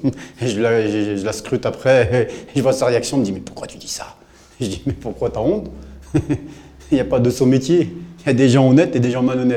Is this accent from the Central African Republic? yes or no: no; Rieux, France; Je suis né à Rieux, donc j'ai grandi. J'ai passé jusqu'à maintenant, j'ai 51 ans, je suis encore.